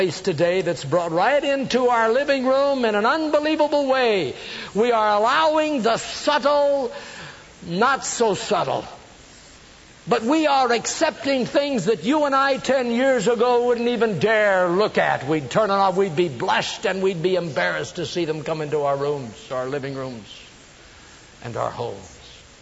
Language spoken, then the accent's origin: English; Modesto, California, United States; sat in a little motel out in my hometown in Modesto, California, near Ceres.